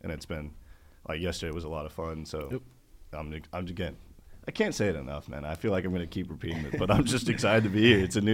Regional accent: Tennessee, United States; small town outside of Nashville, that's where I grew up, played a little ball there, went to Middle Tennessee State

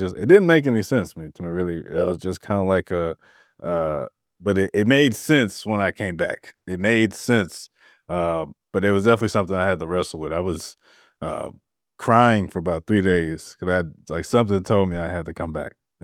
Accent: St. Louis, Missouri, United States; I'm from St. Louis.

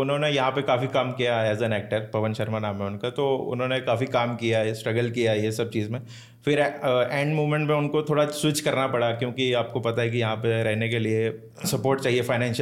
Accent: Jammu, Jammu and Kashmir, India; now in Mumbai, India; मेरा home town Jammu and Kashmir है, मैं जम्मू सिटी से हूँ और मुझे बॉम्बे में, आई थिंक अभी मैं बॉम्बे में मूव कर चुका हूँ 10 साल पहले, 2015 या 2014 के एंडिंग में मैं आया था यहाँ पे।

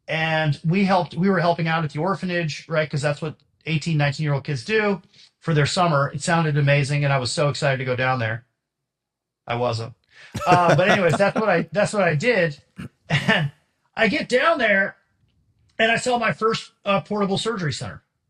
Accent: Netherlands; moved away as an adult; now in United States; Now it's my real name. I came from the Netherlands to the United States in 1993 and went to college.

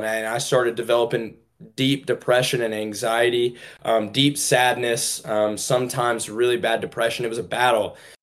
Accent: Georgia, United States; now in Los Angeles, United States; I'm living in Los Angeles right now, but I'm from Georgia. So I'm from the South. I'm from the Bible Belt, you know?

